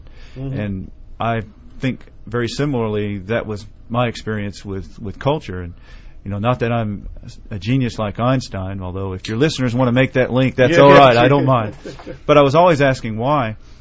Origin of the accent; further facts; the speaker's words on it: Tennessee, United States; Well, I grew up here in East Tennessee, and of course I was exposed to Christianity, churches, and so forth.